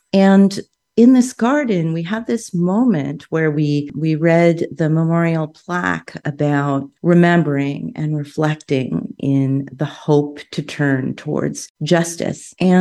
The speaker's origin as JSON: {"language": "English", "town": "New York City", "region": "New York", "country": "United States", "said": "so that when you're asked, where are you from? And I'll say New York City. And that's not the quote unquote right answer. They want to know where I'm really from."}